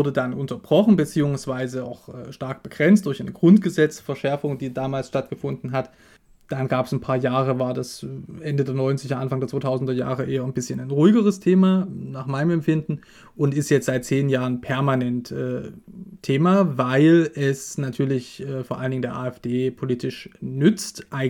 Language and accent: German; eastern Germany, Germany; Da habe ich auch ein eigenes Ohr natürlich als Ossi darauf